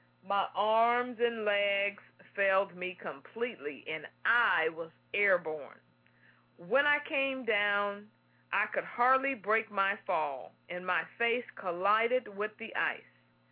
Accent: Houston, Texas, United States; You want to go in the bayou? Because I'm from Houston, Texas.

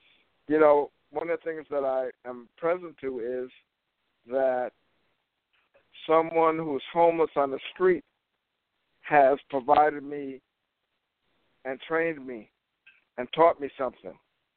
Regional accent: New York, United States; You know, I'm from New York, you're from Chicago.

